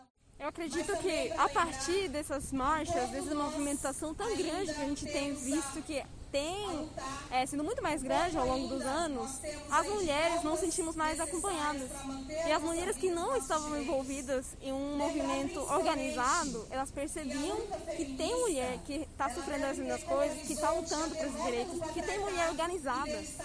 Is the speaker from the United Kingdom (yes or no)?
no; Bolivia; Portuguese is a second language; eu tenho 23 anos, eu sou estudante de cinema na UNILA, sou boliviana.